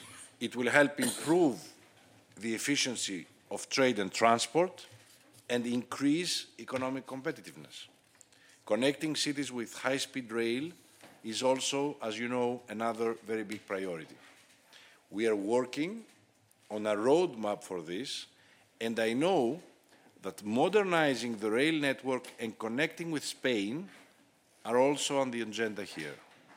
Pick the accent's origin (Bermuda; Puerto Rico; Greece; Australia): Greece; Like my home country, Greece, Portugal has thrived from tourism.